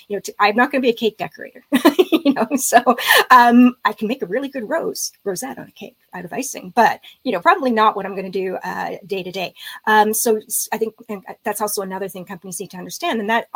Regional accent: Canada; being Canadian

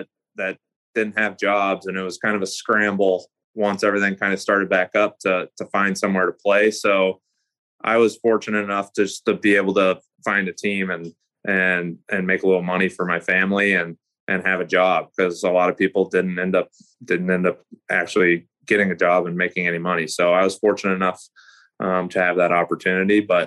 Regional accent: Oklahoma, United States; Yeah, I think as a kid growing up in Oklahoma, like I said, I didn't watch a lot of NHL hockey.

